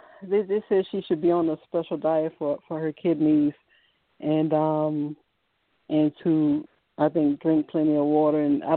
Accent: Virginia, United States; it's spelled with a V like in Virginia, and I'm from Virginia.

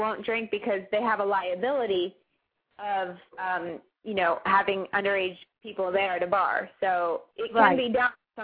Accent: Melbourne, Florida, United States; we're from Melbourne, Florida.

